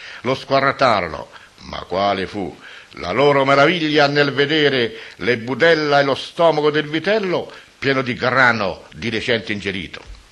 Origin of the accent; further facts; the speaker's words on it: Tolfa, Lazio, Italy; senza prima avere tratteggiato la storia di Tolfa, mio paese amato.